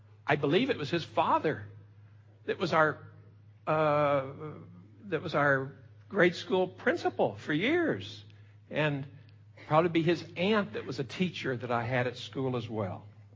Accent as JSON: {"language": "English", "town": "Fort Worth", "region": "Texas", "country": "United States", "tie": "born or raised there", "said": "I grew up in Fort Worth, Texas, and Fortis Dedamore came through there regularly and held tent meetings."}